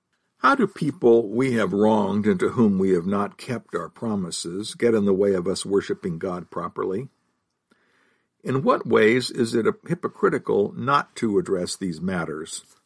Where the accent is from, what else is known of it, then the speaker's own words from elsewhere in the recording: California, United States; As I write, my home state of California is going through a series of atmospheric rivers of moisture in the atmosphere, resulting in lots and lots of rain.